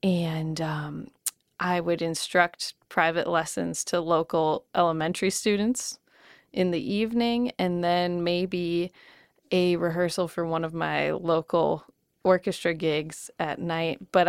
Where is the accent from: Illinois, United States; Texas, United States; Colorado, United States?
Illinois, United States; St. Charles; I grew up in St. Charles, Illinois, which is a western suburb of Chicago, and I found myself at the University of Iowa for my undergraduate degree